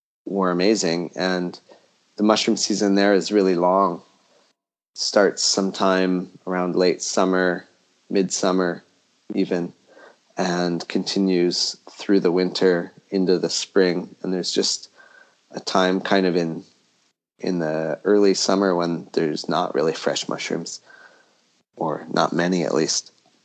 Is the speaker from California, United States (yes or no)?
yes; Arcata, California, United States; I grew up in the Coast Redwood ecosystem in Northern California. And the house where I grew up was right next to the community forest in Arcata